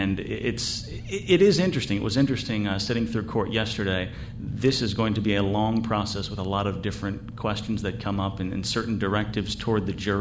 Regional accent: Wayland, Massachusetts, United States; I'm a Bostonian. I'm from about 20 miles west of Boston. What I tell people is if you've heard of Wellesley College, where Hillary Clinton went to school, I'm from a town called Wayland, which is two towns over

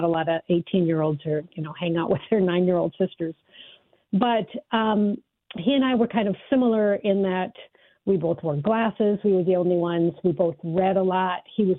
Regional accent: Duluth, Minnesota, United States; it's about growing up in Duluth, and it essentially covers 2 years of my life when I was a small child, maybe the years I was 8 and 9.

